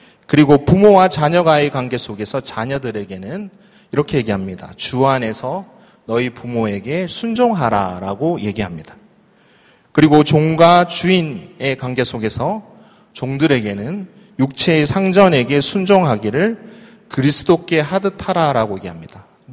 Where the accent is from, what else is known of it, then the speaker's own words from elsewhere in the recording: Busan, South Korea; 저는 고향이 부산입니다. 그리고 저희 아버님 고향은 포항이에요. 둘 다 경상도 남자입니다.